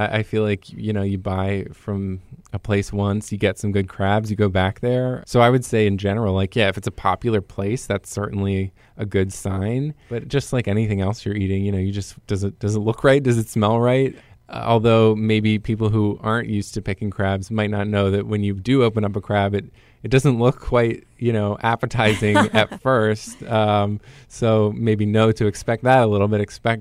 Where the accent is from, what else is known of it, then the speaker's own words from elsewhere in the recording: Maryland, United States; Like, I mean, obviously, because I'm from Maryland and not Maine, I don't really eat lobster.